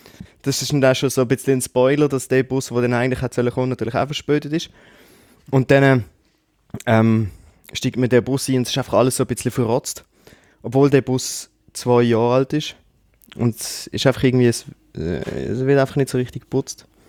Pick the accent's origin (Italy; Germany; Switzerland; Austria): Switzerland; Und ja, dass wir so Probleme in der Schweiz ja nicht haben und wie toll es bei uns in der Schweiz ist.